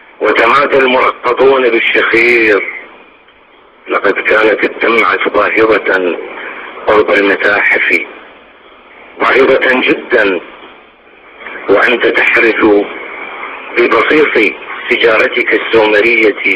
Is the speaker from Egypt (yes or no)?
no; Iraq; لذلك كشاعر عراقي وكإنسان عراقي استطعت أن أستوعب كل ما جرى من ويلات وقذائف وفقدانات